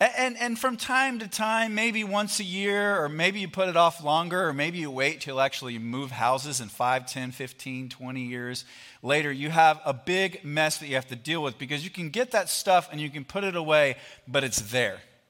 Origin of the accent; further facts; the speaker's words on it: East Coast, United States; I grew up on the East Coast. We had these things called basements. I know you don't have as many of those out here.